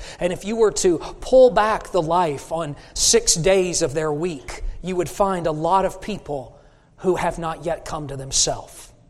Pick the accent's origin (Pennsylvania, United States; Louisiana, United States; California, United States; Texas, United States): Texas, United States; And I grew up in Texas, and we have a lot of cattle. We don't have so many pigs there.